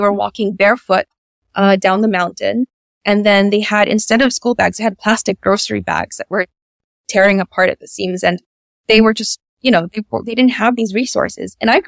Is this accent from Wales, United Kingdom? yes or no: yes; Wales, United Kingdom; also born or lived in Philippines; stigmas and stereotypes that I would have had growing up in the Philippines that I currently don't have because I grew up in South Wales